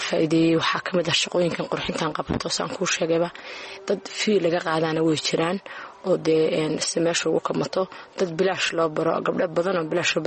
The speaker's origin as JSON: {"language": "Somali", "region": "Sool", "country": "Somalia", "said": "markaan arkay baahiyaha ka jira gobolka Sool saas aan ugu talagalay inaan dadkayga uga faa'iideeyo"}